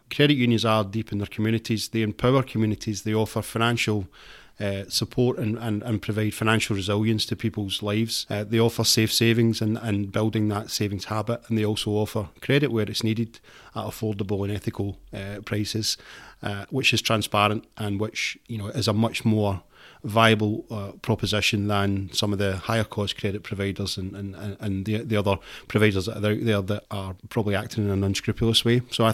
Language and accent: English; Scotland, United Kingdom; I should know this as a Scotsman.